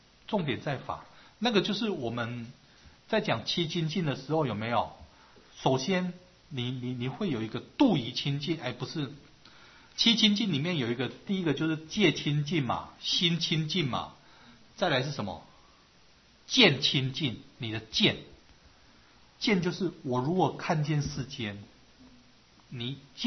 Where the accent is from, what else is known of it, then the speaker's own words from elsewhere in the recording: Taiwan; 就好像我们台湾人嘛，中国人就是爱吃饭嘛